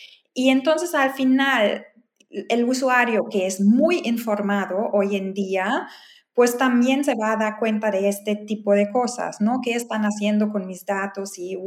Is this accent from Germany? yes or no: yes; Germany; Spanish is a second language; Por ejemplo, en mi país, Alemania, ahí hay mucha preocupación de parte de los consumidores por el tema de la privacidad